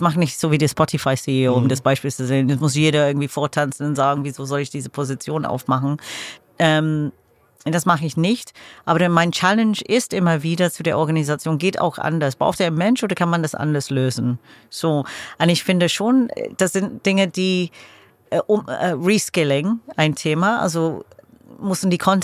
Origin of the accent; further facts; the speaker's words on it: England, United Kingdom; ich bin Engländerin, deswegen sage ich das ganz offen und ehrlich.